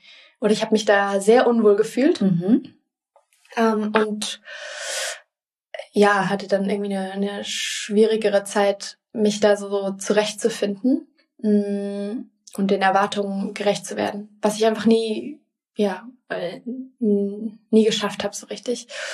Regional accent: Grenzach-Wyhlen, Baden-Württemberg, Germany; ich werde jetzt bald 30 Jahre alt, nächsten Monat. Und ich bin im Süden von Deutschland aufgewachsen, in einem ziemlich kleinen Dorf, Grenzach-Wielen, kleiner Shoutout an dieser Stelle, mit chinesischen Eltern, die hierher emigriert sind, weil ich eine deutsche Urgroßmutter hatte

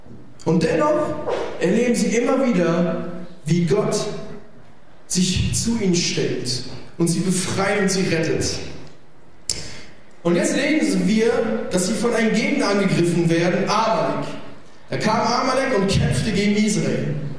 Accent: Italy; Ich bin auch Italiener

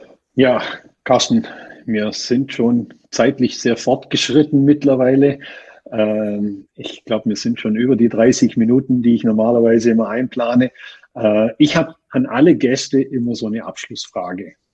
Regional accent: Austria; bei uns in Österreich ist es ja nochmal ein bisschen anders wie in Deutschland.

